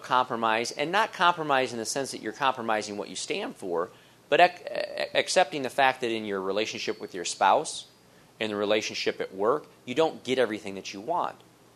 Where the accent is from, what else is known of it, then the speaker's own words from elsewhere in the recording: Illinois, United States; I'm a Republican from Illinois.